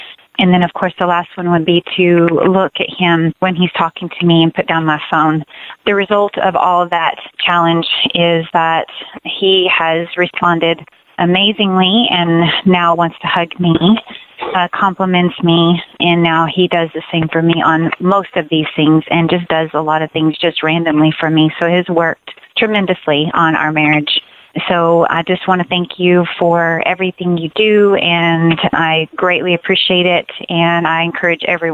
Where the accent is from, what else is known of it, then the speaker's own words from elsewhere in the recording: Texas, United States; Hi, Randy. … I'm from Texas, and I listen to your show all the time